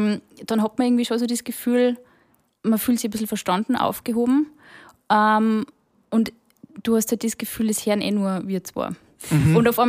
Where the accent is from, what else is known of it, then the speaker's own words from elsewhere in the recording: Upper Austria, Austria; Ja. Ich bin aus Oberösterreich.